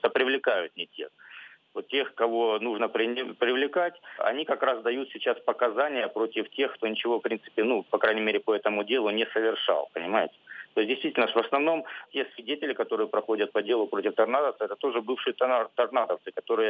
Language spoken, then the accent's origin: Russian; Donetsk, Donetsk Oblast, Ukraine; Ну, я сам из Донецка